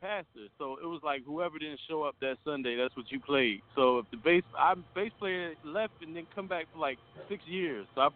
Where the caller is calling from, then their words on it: Philadelphia, Pennsylvania, United States; So I'm calling from Philadelphia, which is freezing like I don't know what today